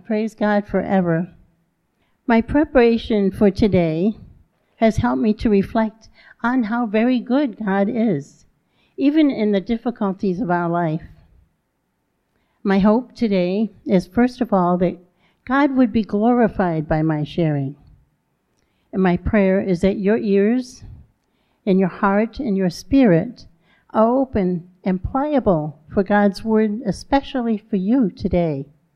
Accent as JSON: {"language": "English", "region": "Rhode Island", "country": "United States", "tie": "born or raised there", "said": "I grew up in Rhode Island, and we were talking last night when we were out to dinner about all the different accents that I hear here"}